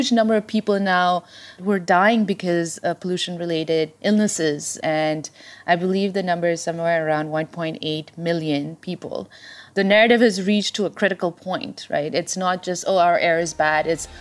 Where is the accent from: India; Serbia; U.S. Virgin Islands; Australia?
India; Delhi; also born or lived in Punjab / Kathmandu, Nepal / New York, United States; I was born in India, actually in a state called Punjab. And I grew up a little bit in Kathmandu, but spent a lot of time in Delhi, yeah. But I grew up all over the place. I'm part Canadian, I'm part Nepali.